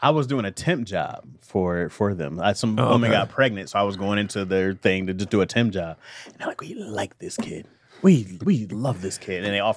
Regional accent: Michigan, United States; I was like, "Oh, well, you know, I'm from Michigan."

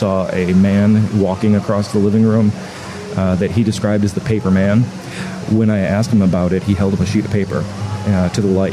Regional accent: Milford, Michigan, United States; Milford, Michigan.

